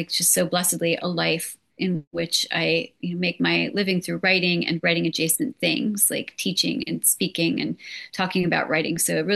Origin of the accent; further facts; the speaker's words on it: New Jersey, United States; I went to the mall because I grew up in New Jersey